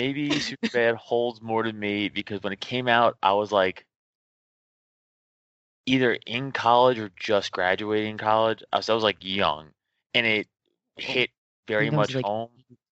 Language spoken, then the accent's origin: English; Staten Island, New York, United States; I'm from Staten Island, so Manhattan's right across the goddamn river